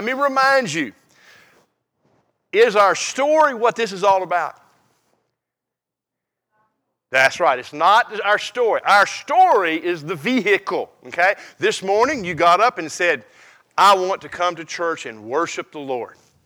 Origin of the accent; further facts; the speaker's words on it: Concord, North Carolina, United States; I was born and raised in Concord, North Carolina, in a community filled with kids.